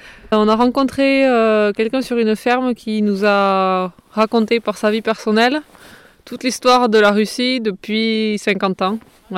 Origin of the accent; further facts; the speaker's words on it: Occitanie, France; Je viens du Couserin, une petite région à l'ouest de l'Ariège.